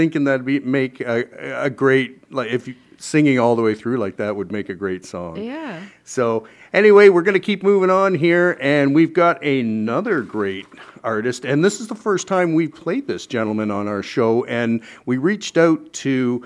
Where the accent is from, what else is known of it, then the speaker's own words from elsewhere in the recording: London, Ontario, Canada; because I'm from London, Ontario, born in London, Ontario, born and raised, actually.